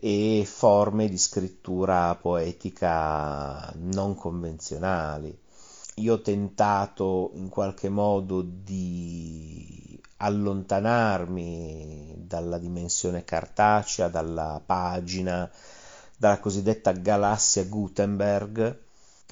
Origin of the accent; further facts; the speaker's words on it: Aosta, Aosta Valley, Italy; born there; sono nato nel 76 ad Aosta